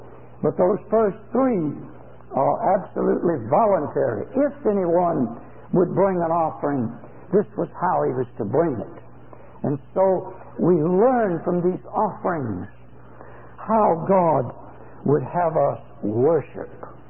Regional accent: Augusta, Georgia, United States; as I was brought up in Augusta, Georgia

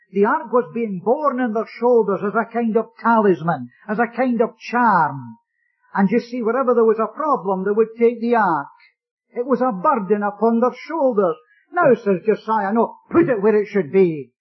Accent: Scotland, United Kingdom; I reckon my accent still was a wee bit strange. But you see, I come from Scotland.

